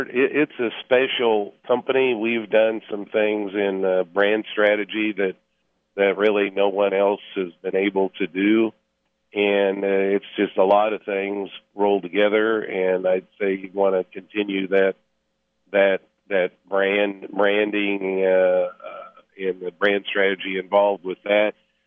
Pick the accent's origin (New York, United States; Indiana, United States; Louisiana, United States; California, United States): Indiana, United States; plus I'm from Indiana originally